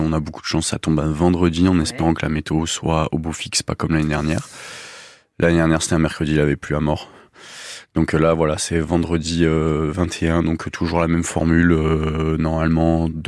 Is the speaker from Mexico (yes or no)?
no; Provence-Alpes-Côte d'Azur, France; Dans les Alpes-Maritimes.